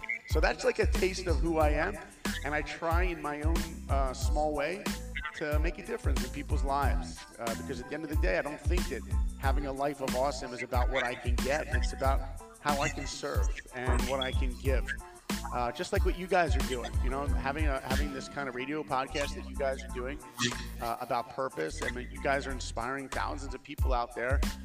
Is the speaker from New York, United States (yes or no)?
yes; New York, United States; Look, I grew up in New York. Okay, I didn't know any Hollywood people. I didn't know any filmmakers. I didn't even know that was a job.